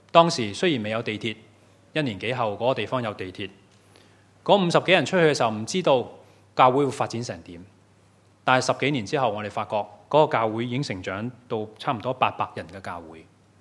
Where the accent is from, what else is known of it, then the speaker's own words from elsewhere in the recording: Hong Kong; 可能我哋香港人性格都系吓